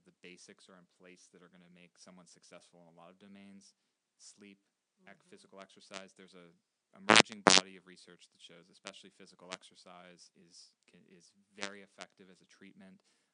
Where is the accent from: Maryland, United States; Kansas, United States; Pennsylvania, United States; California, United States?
Pennsylvania, United States; Pittsburgh; also born or lived in New York / North Carolina / Virginia; So I grew up in Pittsburgh. I went to Cornell University as an undergraduate in New York. Then I went to Duke University Medical Center that I was describing earlier.